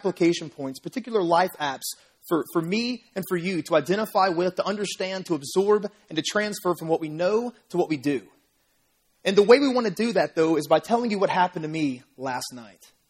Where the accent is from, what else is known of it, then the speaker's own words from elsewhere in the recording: Memphis, Tennessee, United States; the different things about Memphis, the images, the symbols that I think about when I think about my hometown. Because, guys, I was born and raised here.